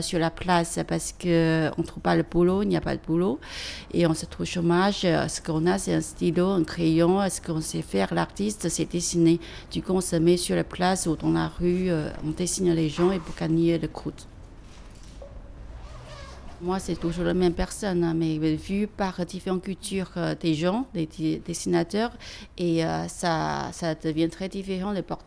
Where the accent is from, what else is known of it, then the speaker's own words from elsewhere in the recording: Taiwan; moved away as an adult; now in France; je viens de Taïwan. Je suis venue il y a 30 ans en France.